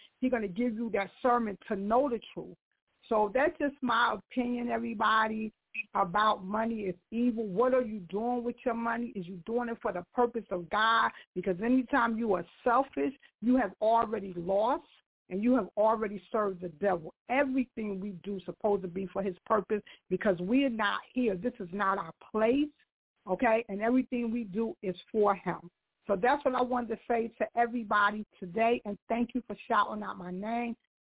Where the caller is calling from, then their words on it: Knightdale, North Carolina, United States; I'm originally calling from Knightdale, North Carolina. I'm originally from Newark